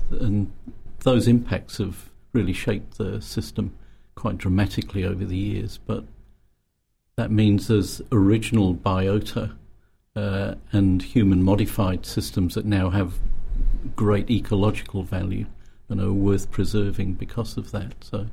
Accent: Yorkshire and the Humber, United Kingdom; moved away; I'm a Yorkshire lad, originally.

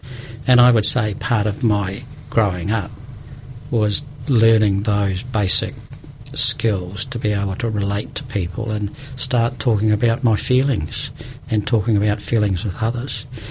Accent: Napier, Hawke's Bay, New Zealand; also born or lived in Wellington; I went to Victoria University and spent 10 years in Wellington, then came back to Napier as city manager.

